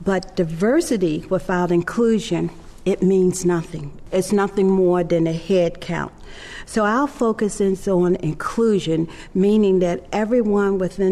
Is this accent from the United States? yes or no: yes; Baltimore, Maryland, United States; I grew up in Baltimore, Maryland. And you know, I must tell you, the last place I thought I would live is this far south, because I'm a child of the 60s.